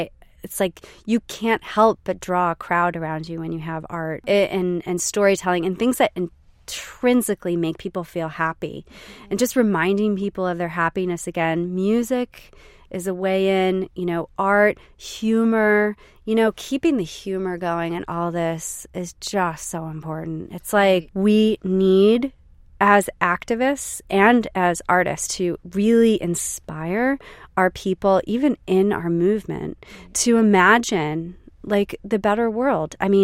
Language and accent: English; Pennsylvania, United States; I grew up in Pennsylvania, and when I saw it happening in Pennsylvania